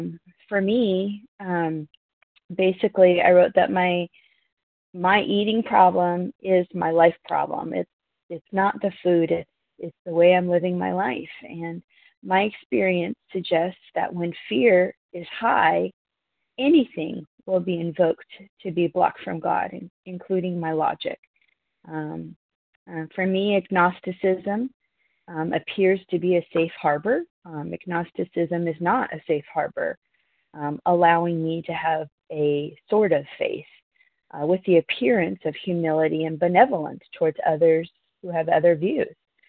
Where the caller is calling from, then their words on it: North Carolina, United States; I'm calling. … compulsive overeater, calling from Western North Carolina.